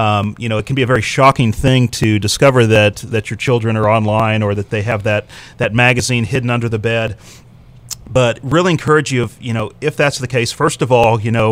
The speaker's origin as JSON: {"language": "English", "town": "Lubbock", "region": "Texas", "country": "United States", "tie": "born or raised there", "said": "I grew up in Lubbock, Texas"}